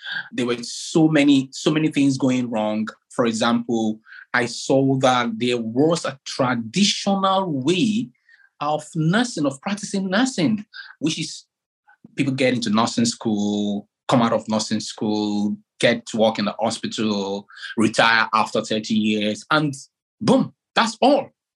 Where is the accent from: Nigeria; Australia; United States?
Nigeria; And, I come from Africa, precisely from Nigeria.